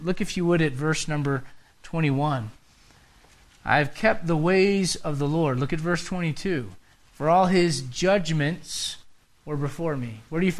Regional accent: Puerto Rico; I know I came from Puerto Rico

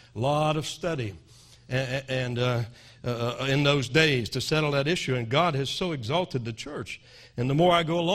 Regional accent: Florida, United States; I come from Florida.

